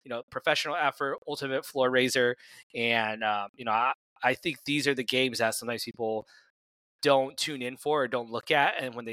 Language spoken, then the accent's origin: English; Sacramento, California, United States; but against the Sacramento Kings on Sunday, I was there for that game back in my hometown